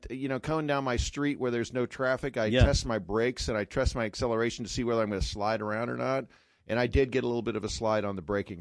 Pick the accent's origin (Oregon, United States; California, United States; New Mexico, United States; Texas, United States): California, United States; I was raised in Northern California, I was a Niners fan.